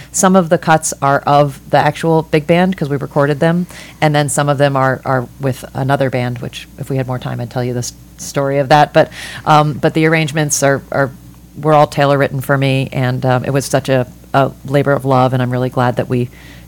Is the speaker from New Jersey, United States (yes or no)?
no; Fort Lauderdale, Florida, United States; also born or lived in New York; I'm from Fort Lauderdale originally, born in New York, grew up in Fort Lauderdale, and my family moved to Sun City Center.